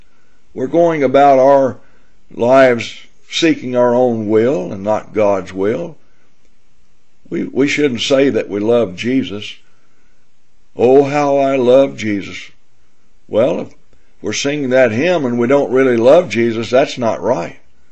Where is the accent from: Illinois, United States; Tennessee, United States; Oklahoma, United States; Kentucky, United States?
Tennessee, United States; as I grew up in Tennessee, in the South, of course, the Bible Belt.